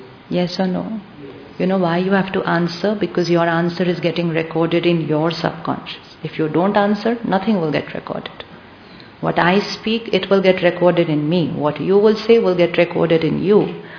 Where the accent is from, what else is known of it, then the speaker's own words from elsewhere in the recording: India; we come from Mumbai, we come from Delhi.